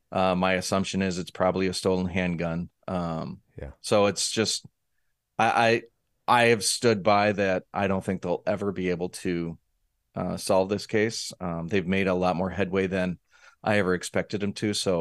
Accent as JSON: {"language": "English", "region": "Wisconsin", "country": "United States", "tie": "born or raised there", "said": "Fortunately for me, growing up in Wisconsin, you'd think I was a big drinker."}